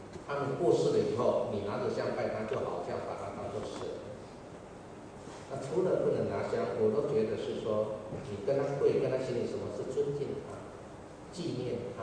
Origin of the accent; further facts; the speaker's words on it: Taiwan; 因为我从小在台湾长大的时候，我们从小就跟伯父行三鞠躬礼啊